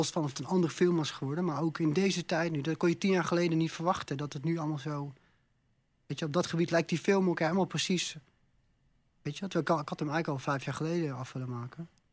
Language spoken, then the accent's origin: Dutch; Netherlands; Toen zei ik, ik kom in Nederland.